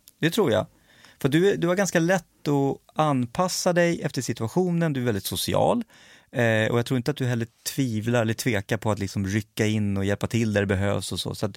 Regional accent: Stockholm, Stockholm County, Sweden; Jag var från Stockholm och hade ingen aning om hur man befinner sig ute i skogen

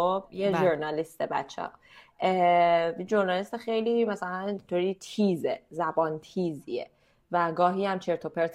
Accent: Iran; moved away; من وقتی که از ایران اومدم بیرون اوایلش خیلی دوستای خارجکیم به هم میگفتن تو چقدر گارد میگیری

